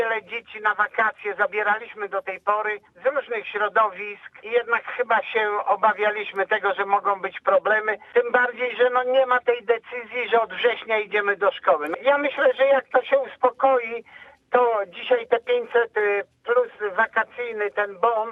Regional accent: Mierzeszyn, Pomeranian Voivodeship, Poland; Moja rodzinna wieś i proszę Państwa, wczoraj pomagałem rano ustawić pomnik

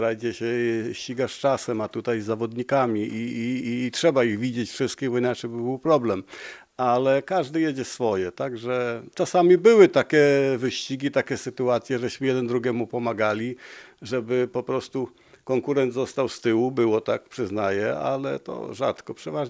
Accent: Szatarpy, Pomeranian Voivodeship, Poland; ja pochodzę z Szatarp, tylko Nowej Karczmy, Przywidza, Szatarpy miejscowość

